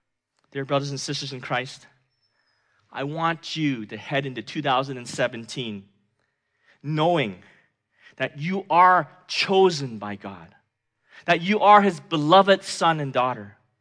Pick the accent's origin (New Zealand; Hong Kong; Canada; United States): Hong Kong; I grew up in Hong Kong and they didn't, you know, wean you on sports early on in your life.